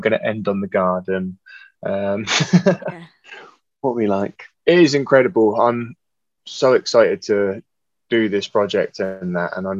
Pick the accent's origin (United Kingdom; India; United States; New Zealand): United Kingdom; England; me being English, I've lost my freedom of movement.